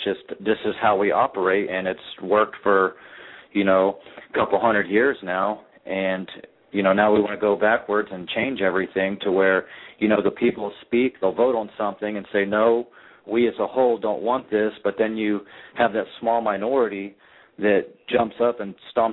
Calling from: Killeen, Texas, United States; I'm in Killeen, Texas right now.

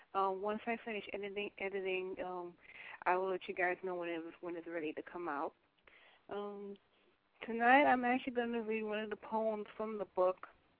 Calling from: New York, United States; I'm calling from Lugan, New York.

